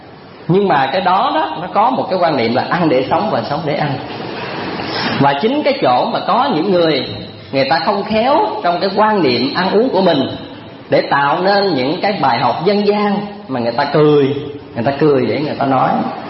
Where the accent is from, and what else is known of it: Vĩnh Long, Vietnam; born or raised there